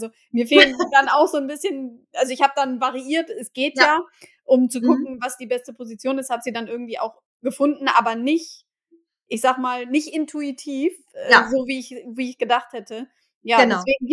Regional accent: Bremen, Germany; ich komme übrigens ursprünglich aus Bremen.

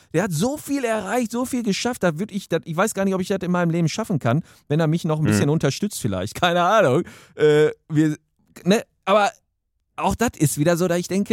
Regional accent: North Rhine-Westphalia, Germany

